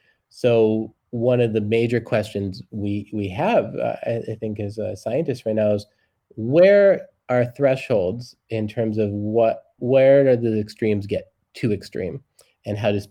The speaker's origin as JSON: {"language": "English", "town": "Tucson", "region": "Arizona", "country": "United States", "tie": "born or raised there", "said": "I'm a desert rat, born and raised in Tucson"}